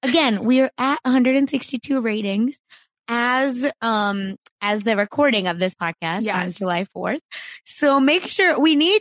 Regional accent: Mumbai, Maharashtra, India; We're just from Mumbai, but it's OK.

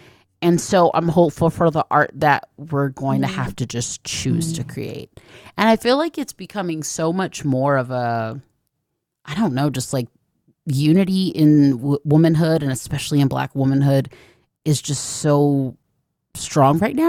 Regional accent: Atlanta, Georgia, United States; I grew up in Atlanta. You know, it's like there's a lot of Black women there.

